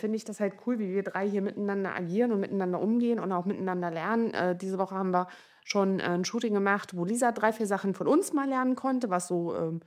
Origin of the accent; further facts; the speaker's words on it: Einbeck, Lower Saxony, Germany; wir sind aus Einbeck beide